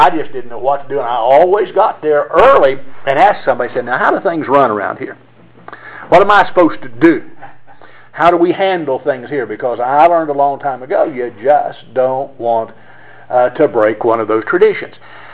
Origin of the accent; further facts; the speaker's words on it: Shock, West Virginia, United States; The church that I grew up in Shock, West Virginia. Don't you love that? Shock, West Virginia.